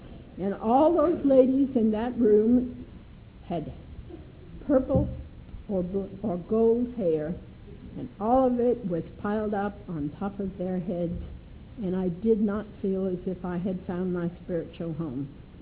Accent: New England, United States; also born or lived in Turkey; I grew up in New England. New England is not a place, it's a state of mind and a set of rules.

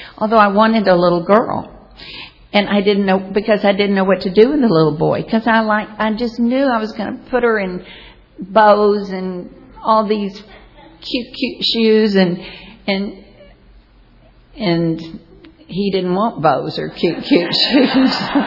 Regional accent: the South, United States; And he's a Yankee, and I'm a Southerner.

